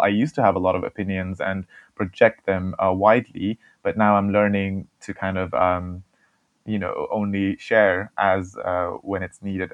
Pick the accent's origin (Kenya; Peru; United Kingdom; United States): United Kingdom; England; now in London, United Kingdom; So before that, it was always living in smaller towns and communities in the UK. And the first area that we actually moved into was Aldershot, which is now a home to a lot of Nepalese people.